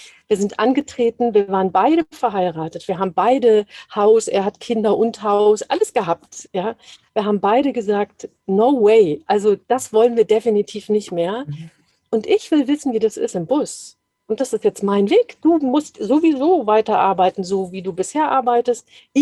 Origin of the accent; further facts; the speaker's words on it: Dortmund, North Rhine-Westphalia, Germany; also born or lived in Hesse; in meiner Heimatstadt, da wo ich geboren bin, in Dortmund.